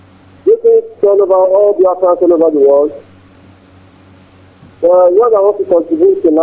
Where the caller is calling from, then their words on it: Dakar, Senegal; I'm calling from Dakar, Senegal.